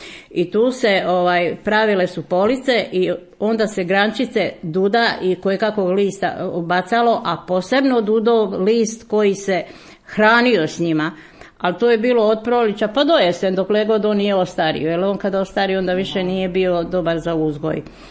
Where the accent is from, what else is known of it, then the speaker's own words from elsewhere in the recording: Kobaš, Brod-Posavina County, Croatia; Rođena sam u Kobašu i odrasla i udala se